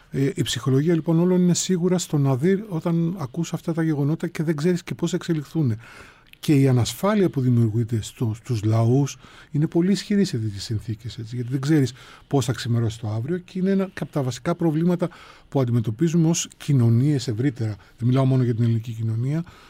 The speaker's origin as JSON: {"language": "Greek", "town": "Athens", "region": "Attica", "country": "Greece", "tie": "born or raised there", "also_born_or_lived": "Katerini", "said": "Γεννήθηκα στην Κατερίνη Πιερίας, ο πατέρας μου ήταν στη χωροφυλακή, στην ελληνική χωροφυλακή και πυρετούσε και 40 χρόνια στη Μακεδονία και στον νομό Πιερίας. Ήρθα μικρό στην Αθήνα, ήρθα σε ηλικία 6 ετών περίπου."}